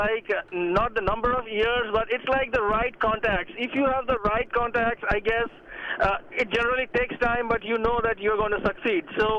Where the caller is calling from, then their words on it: Sunnyvale, California, United States; I'm calling from Sunnyvale.